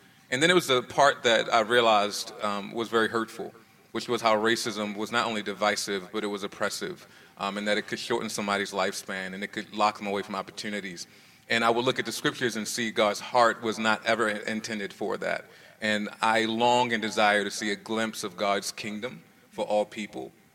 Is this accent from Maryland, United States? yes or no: yes; Baltimore, Maryland, United States; Growing up in South Baltimore in a community that was predominantly African-American